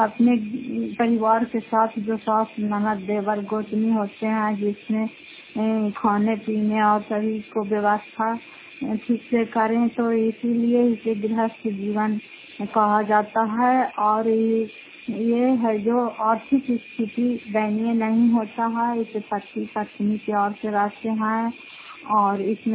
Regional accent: Fatehpur, Bihar, India; घर फतेहपुर पंचायत मकौसा जिला नालंदा खराब ससुराल ब्लॉक की निवासी हूँ।

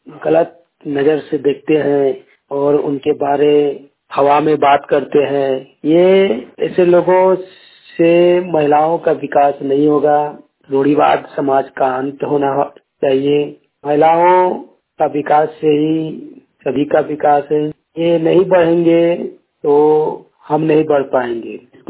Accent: Jharkhand, India

